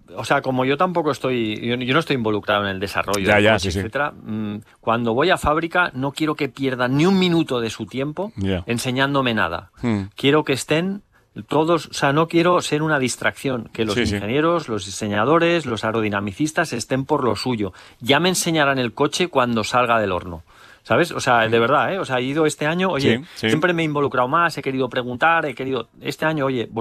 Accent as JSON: {"language": "Spanish", "country": "Spain", "said": "queremos más, todos, sí, como aficionados españoles"}